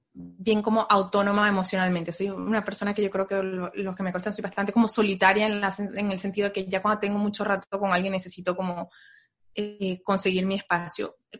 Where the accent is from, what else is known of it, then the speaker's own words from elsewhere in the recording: Venezuela; moved away as an adult; now in United States; Y de ahí nos vinimos de Venezuela, nos vinimos a Estados Unidos